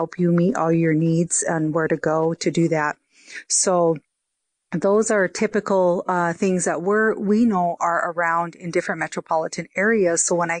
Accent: South Dakota, United States; now in Bismarck, United States; being a tribal member myself, you know, I moved from the Siston Wahpeton Sioux tribe. You know, it's just an hour south of Fargo.

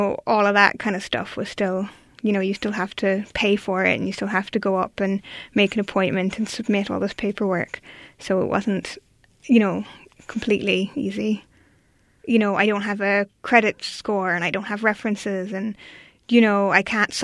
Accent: Ireland; moved away as an adult; now in Oakland, United States; I'm living in Oakland, and I'm from Ireland. I came over, well, I left home in September, but I've been living in the Bay Area since January.

